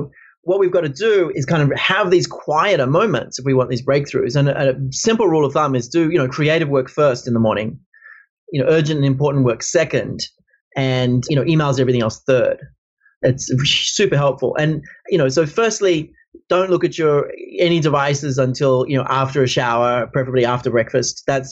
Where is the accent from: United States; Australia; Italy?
Australia; I'm originally Australian. I used to fly a lot from Sydney to New York